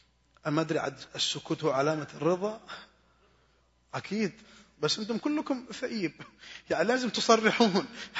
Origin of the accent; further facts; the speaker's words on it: Saudi Arabia; هل ترون نحن كمجتمع سعودي، مجتمع عربي خليجي